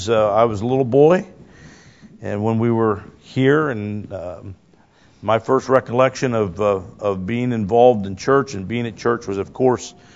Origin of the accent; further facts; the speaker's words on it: Waynesville, United States; but we really had a good time growing up in Waynesville and with our Christian family in Waynesville.